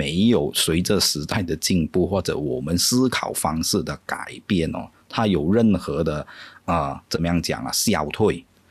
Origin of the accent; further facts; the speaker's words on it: Malaysia; 就好比说我们马来西亚人最熟悉的对不对